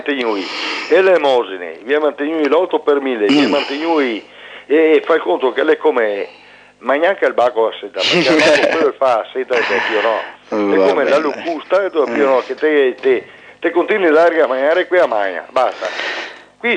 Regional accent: Grisignano, Veneto, Italy; No, mi sono da Grisignano.

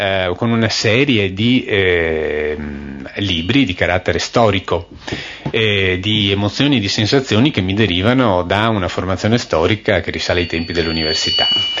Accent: Veneto, Italy; In definitiva, io sono veneto e parlo di me stesso.

